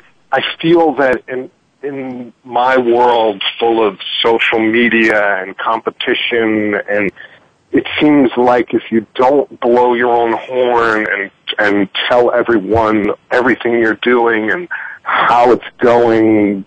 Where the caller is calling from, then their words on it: New York City, New York, United States; Yeah, I'm calling from New York City.